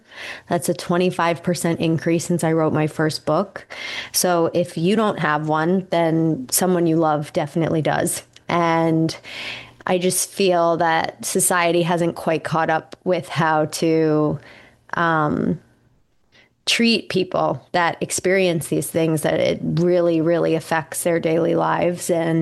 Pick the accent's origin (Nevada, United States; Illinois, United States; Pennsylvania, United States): Pennsylvania, United States; And for me, I grew up in the 90s. Like, I grew up in outside of Philly, and that's the Lyme belt.